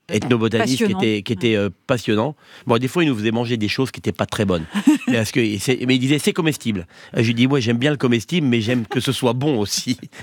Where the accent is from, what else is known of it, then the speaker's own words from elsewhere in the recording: Auvergne-Rhône-Alpes, France; On va dire que je suis pays du Mont-Blanc et aux alentours.